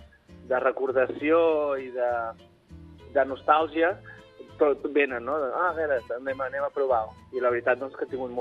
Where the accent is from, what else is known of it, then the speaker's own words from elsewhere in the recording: Cambrils, Catalonia, Spain; Bueno, jo sóc fill de Cambrils, no?